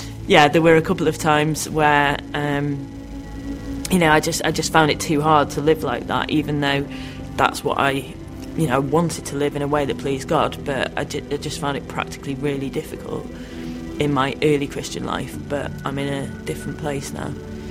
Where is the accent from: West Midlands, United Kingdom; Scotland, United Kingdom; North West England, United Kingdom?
North West England, United Kingdom; Manchester; now in Newcastle, United Kingdom; I grew up in Manchester and I did a degree at University College London. I now live in Newcastle.